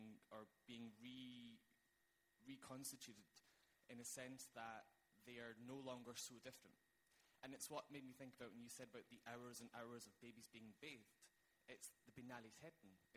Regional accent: Scotland, United Kingdom; accent: Scottish; is my Scottish accent okay for everyone to understand?

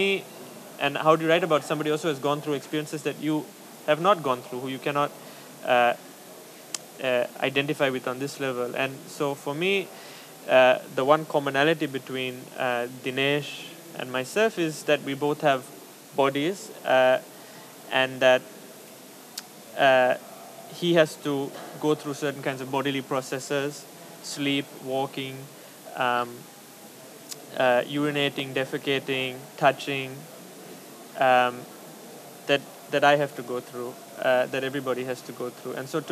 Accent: Sri Lanka; I grew up in very privileged circumstances, very far away from the war. Even though I grew up in Sri Lanka, and Sri Lanka is a small country

